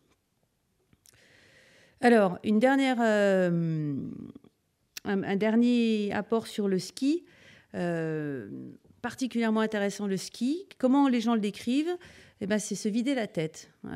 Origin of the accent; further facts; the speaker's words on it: Paris, Île-de-France, France; je suis originaire de Paris, côté dépaysement, on ne peut pas faire beaucoup mieux, se retrouver devant des massifs tout blancs